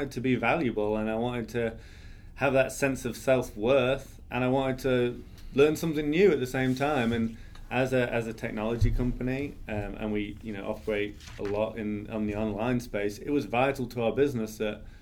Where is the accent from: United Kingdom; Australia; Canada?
United Kingdom; England; now in Charlotte, United States; as you can probably tell, I'm not from Charlotte, North Carolina. I'm actually from Alabama. No, I'm from England.